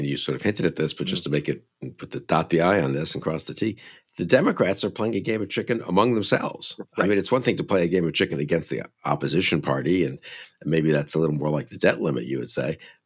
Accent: New York City, New York, United States; I grew up in New York City. We didn't even know what cars were, really, just subways, you know.

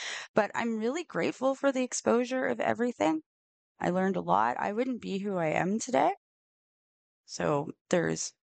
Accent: Chester, Nova Scotia, Canada; So I remember being very overwhelmed because I'm from Chester, Nova Scotia. And so even to me, Halifax was this big, huge city.

